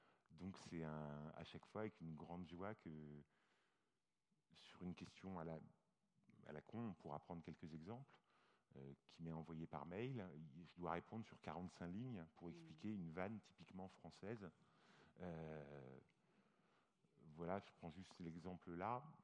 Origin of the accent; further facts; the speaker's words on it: France; first language French; moi, en tant qu'écrivain français et francophone, étant ma langue maternelle